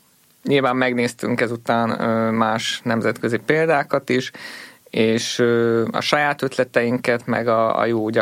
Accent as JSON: {"language": "Hungarian", "town": "Szombathely", "region": "Vas", "country": "Hungary", "lives_now": "Budapest, Hungary", "said": "mindketten Szombathelyről származunk"}